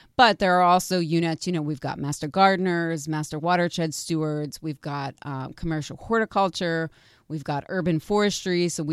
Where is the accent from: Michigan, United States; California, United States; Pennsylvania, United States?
Pennsylvania, United States; North Versailles; Yeah, I grew up in North Versailles, went to East Allegheny, proud EA graduate, went to University of Pittsburgh. So I'm certainly a local person.